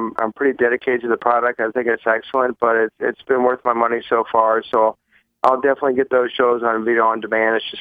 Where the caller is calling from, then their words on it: St. Louis, Missouri, United States; in St. Louis.